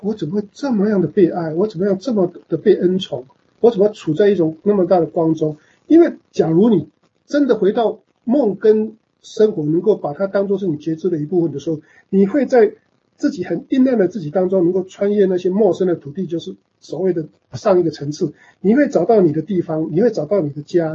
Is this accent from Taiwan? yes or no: no; China; 因为我们中国人比较少用挂毯，对不对？